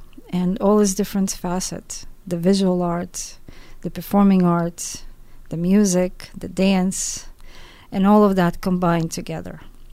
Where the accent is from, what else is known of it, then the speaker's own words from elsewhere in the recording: Moscow, Russia; English is a second language; moved away as an adult; now in United States; I come from Moscow. I was born in Moscow. I was raised there. I went to college there. I immigrated. I guess a Jewish refugee, technically.